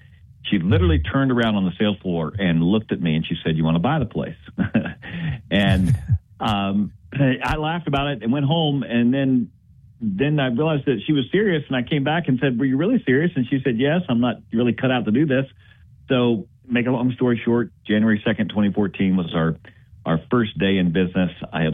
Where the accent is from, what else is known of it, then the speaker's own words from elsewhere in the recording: Charlottesville, Virginia, United States; born there; I was born in Charlottesville and didn't go to UVA, but I've been a lifelong UVA fan